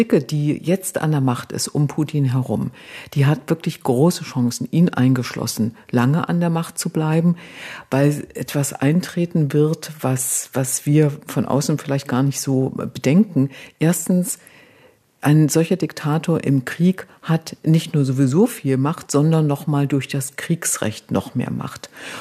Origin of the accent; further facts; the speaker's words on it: Germany; ich bin in der DDR aufgewachsen